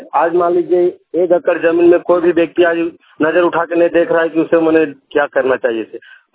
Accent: Narra, Jharkhand, India; घर नर्रा, थाना नावाडी, जिला बोकारो का निवासी हूँ।

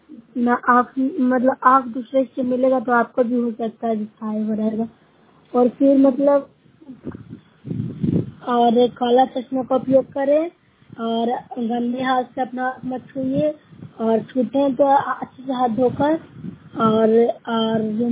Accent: Bihar, India; मैं nausea block से हूँ, जिला नालंदा से निवासी हूँ।

